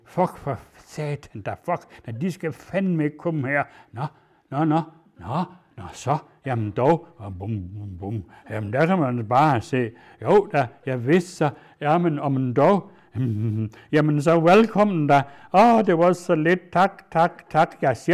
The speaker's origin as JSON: {"language": "Danish", "town": "Hemmet", "region": "Central Denmark Region", "country": "Denmark", "tie": "born or raised there", "said": "Jeg er født i Hemmet, som er et sogn i Vestjylland, hvor min slægt har boet i 100 år. Der er jeg vokset op. Der har jeg mine rødder."}